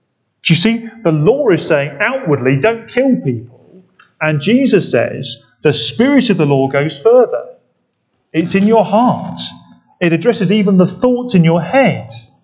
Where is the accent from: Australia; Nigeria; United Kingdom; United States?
United Kingdom; We're British people, most of us. We're very good at being angry and not telling anybody about it.